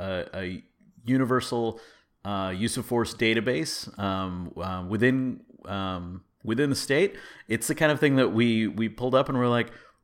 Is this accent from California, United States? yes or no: yes; California, United States; Congrats for California for pulling that together. Yay, my home state.